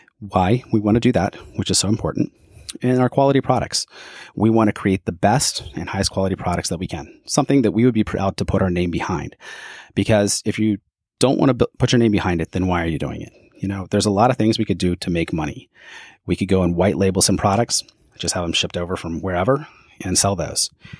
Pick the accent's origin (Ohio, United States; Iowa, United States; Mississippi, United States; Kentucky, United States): Kentucky, United States; Growing up in Kentucky, the Gasper River was a waterway that myself and my brother spent a lot of time on as junior high and high school, and even in college.